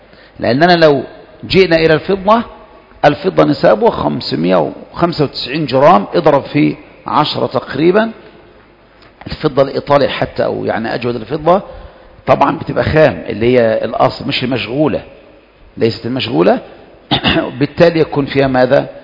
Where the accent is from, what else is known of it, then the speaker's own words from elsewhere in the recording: Egypt; يمشي معنا كمصريين شوي